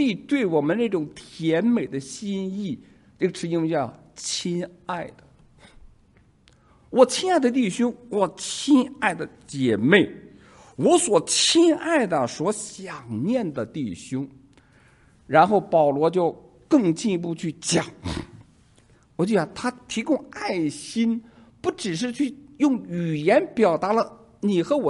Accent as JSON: {"language": "Chinese", "country": "China", "said": "你会知道我们大陆人都那些年就听冯巩的相声，"}